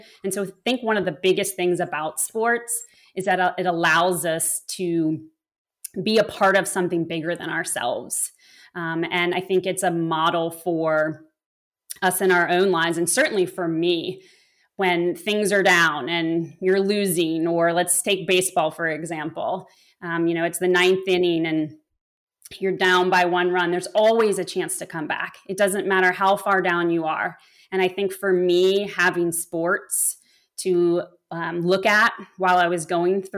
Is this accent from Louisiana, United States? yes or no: yes; New Orleans, Louisiana, United States; now in Austin, United States; Yes, born and raised in New Orleans, loved having grown up there. And in fact, I grew up across the street from the Mannings.